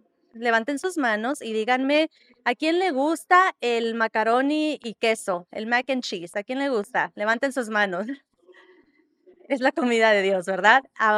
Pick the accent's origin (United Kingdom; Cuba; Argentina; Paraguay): United Kingdom; London; Spanish is a second language; tengo un acento de allá yo vengo de otro país, ¿verdad? De allá de Londres.